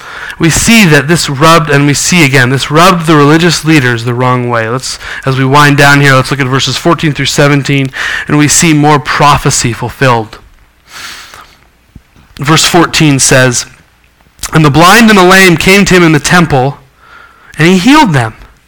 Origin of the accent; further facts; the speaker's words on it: Montana, United States; the church I grew up in back in Montana